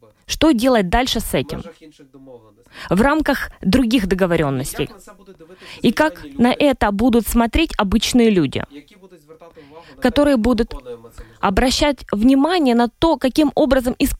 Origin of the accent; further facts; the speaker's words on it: Kyiv, Ukraine; предки всю жизнь были русскоязычными. Потому что, например, город Киев, который является моим родным городом, в нем использовалось очень много языков.